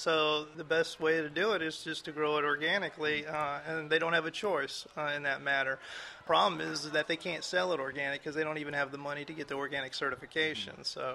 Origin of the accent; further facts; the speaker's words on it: Mobile, Alabama, United States; Well, I'm from Mobile. I'm a Mobile kid, and I always had jobs working downtown Mobile.